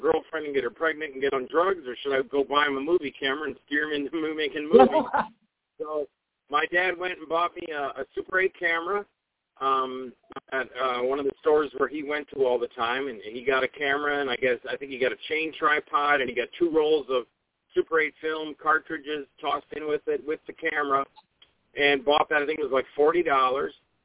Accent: Florida, United States; also born or lived in Minnesota; Yeah, just when I was a kid, when we moved from Minnesota to Florida, I got interested in like Godzilla and King Kong

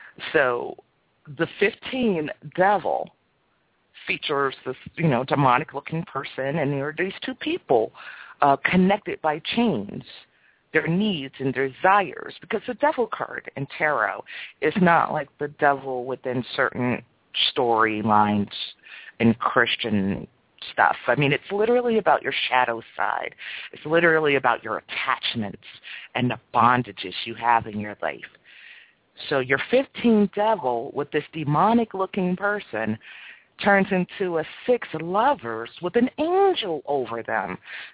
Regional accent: Washington, District of Columbia, United States; I am so happy that I was able to talk to somebody that I grew up with around Southwest D.C. That's where Jefferson Junior High School is.

